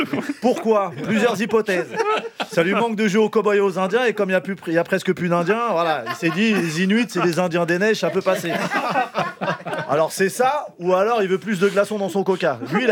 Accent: South Africa; Et l'accent, c'est parce que je viens d'Afrique du Sud.

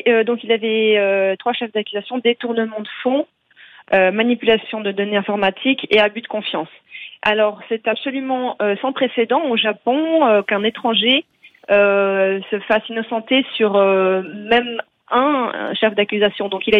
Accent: Switzerland; Il m'a contacté parce que j'étais francophone. Je suis suissesse, donc nous parlons la même langue.

